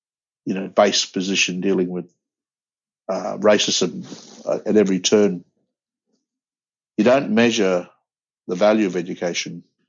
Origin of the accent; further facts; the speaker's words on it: Broome, Western Australia, Australia; also born or lived in Perth; I think going to Perth had its different dynamics and struggle, because we were exposed. Growing up in Broome, you kind of protected it a bit, because you live in your own environment